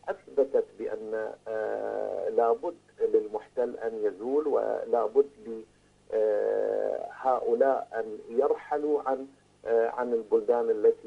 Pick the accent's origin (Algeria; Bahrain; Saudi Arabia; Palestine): Bahrain; نحن كشعب بحريني لا توجد عندنا مشكلة